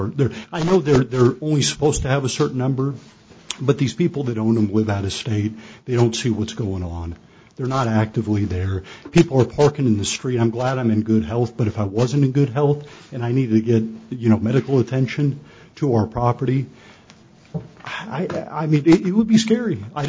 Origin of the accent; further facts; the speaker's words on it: Overland Park, Kansas, United States; now in Branson, United States; I grew up in the Overland Park, Kansas City area. I've been working in Branson for over a dozen years. I have lived here full-time in Branson since early 2020